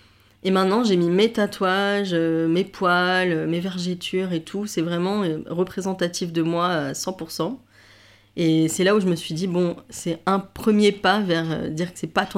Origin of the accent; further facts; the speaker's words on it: Paris, Île-de-France, France; born there; il y a des souvenirs du Liban, de là où ma famille vient et d'où je viens, même si je suis née à Paris.